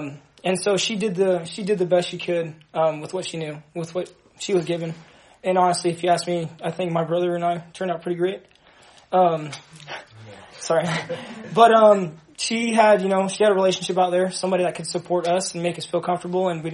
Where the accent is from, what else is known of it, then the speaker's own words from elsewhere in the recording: Dallas, Texas, United States; So I grew up in, I was born in Dallas, Texas, and I have a twin brother.